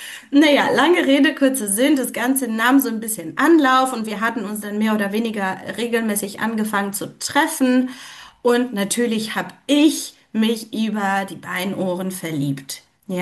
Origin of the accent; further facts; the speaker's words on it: Poland; German is a second language; moved away as an adult; now in Germany; ich komme ursprünglich aus Polen und ich bin tatsächlich erst nach meinem Abitur nach Deutschland gekommen und habe erst dann die Sprache gelernt. Also ich habe mit 19 mein Abi gemacht, bin dann nach Süddeutschland und habe bei einer Familie gelebt.